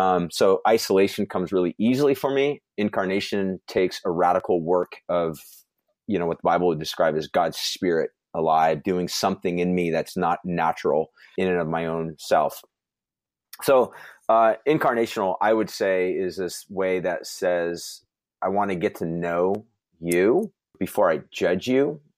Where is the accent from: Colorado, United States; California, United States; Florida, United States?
California, United States; Huntington Beach; I grew up in Huntington Beach.